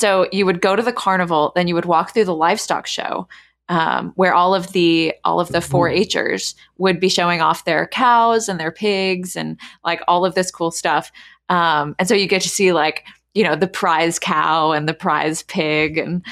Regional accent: Houston, Texas, United States; also born or lived in London; But when I was growing up in Texas, there was definitely 4-H. And, you know, Houston has the largest rodeo, livestock show and rodeo.

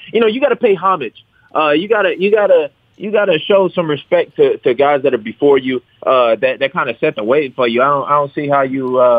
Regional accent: Detroit, Michigan, United States; moved away as an adult; also born or lived in Grand Rapids, United States; now in Las Vegas, United States; Well, no, I grew up in Detroit. You know, I lived there until I was 19. Then I moved to Grand Rapids for 2 years while I was in college, and then, you know, then moved on to Vegas.

